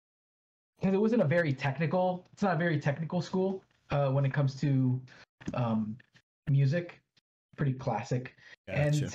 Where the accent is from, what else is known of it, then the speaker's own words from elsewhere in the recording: Miami, Florida, United States; So I grew up in Miami, but not like the city of Miami, like Kendall, which is a suburb of Miami.